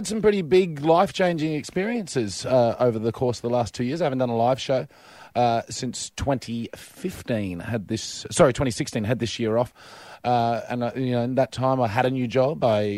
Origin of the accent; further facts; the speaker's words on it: Australia; I'm in the fortunate position of being an Australian citizen where everything's pretty cool and taken care of for me.